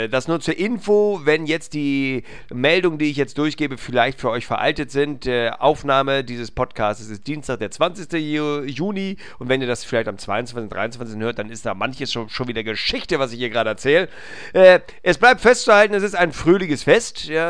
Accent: Hamburg, Germany

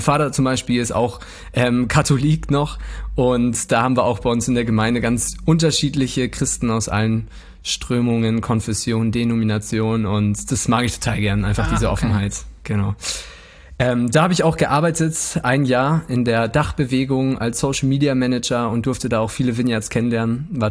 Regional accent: Munich, Bavaria, Germany; Ey, ich komme ja aus München, gell? Eigentlich kann ich auch schon ein bisschen bayerisch reden.

